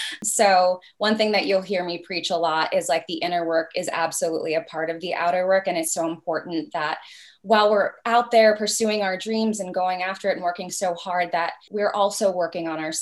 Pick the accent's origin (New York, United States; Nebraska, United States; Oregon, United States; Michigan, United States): New York, United States; Bronx; I didn't love Connecticut for certain reasons, because I grew up in the Bronx.